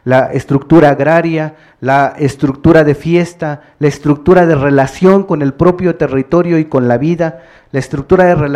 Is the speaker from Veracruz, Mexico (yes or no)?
yes; Papantla, Veracruz, Mexico; vengo de Papantla, con un saludo desde allá.